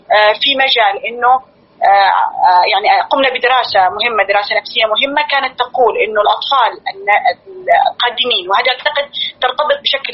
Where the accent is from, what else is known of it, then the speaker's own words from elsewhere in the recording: Yemen; أنا من اليمن